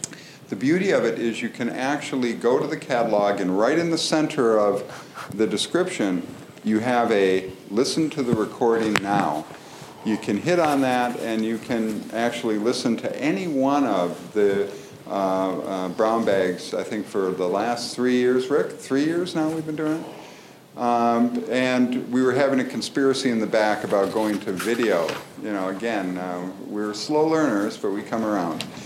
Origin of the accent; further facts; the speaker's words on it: Michigan, United States; when I was raised in the Upper Peninsula, I never heard about the 1913 Michigan copper strike.